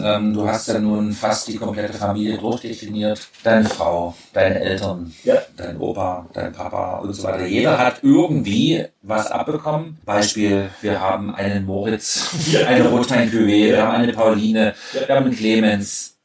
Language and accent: German; Saxony, Germany; Und ich sage es einfach mal als stolzer Sachse